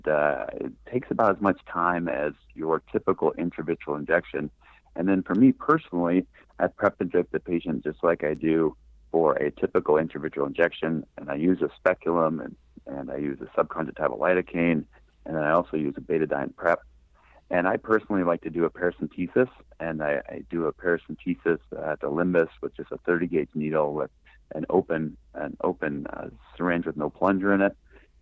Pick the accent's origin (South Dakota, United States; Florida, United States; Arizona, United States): South Dakota, United States; I grew up in South Dakota. So there's not even very many people there, let alone ophthalmologists there.